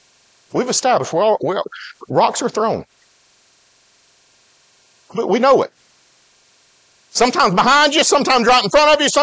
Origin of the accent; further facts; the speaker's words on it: Alabama, United States; Now, this is going to be deep because I'm from West Alabama.